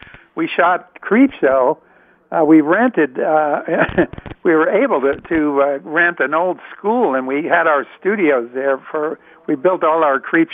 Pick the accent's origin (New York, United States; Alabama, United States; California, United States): New York, United States; Bronx; born there; also born or lived in Pittsburgh; Actually, I was born in the Bronx. I went there to go to Carnegie Mellon.